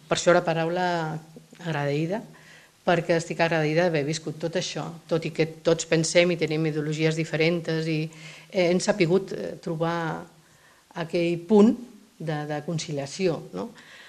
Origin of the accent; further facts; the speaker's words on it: Martorell, Catalonia, Spain; per sobre del benestar de Martorell, del meu poble i de la gent del meu poble, no existeix cap sigla